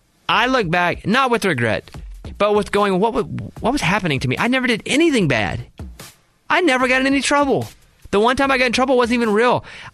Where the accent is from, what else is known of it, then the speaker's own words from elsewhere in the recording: Arkansas, United States; It's crazy because where I grew up in Arkansas, you could get a permit at 14.